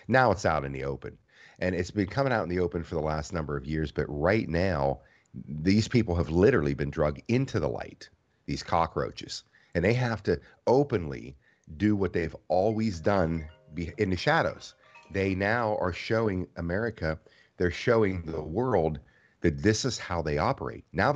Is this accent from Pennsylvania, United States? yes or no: yes; Pennsylvania, United States; I remember traveling back home to where I grew up in Pennsylvania.